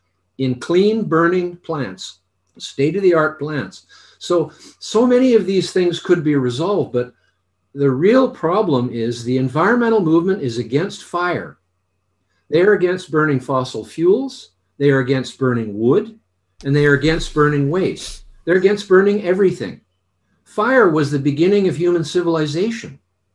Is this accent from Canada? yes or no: yes; Canada; I'm a Canadian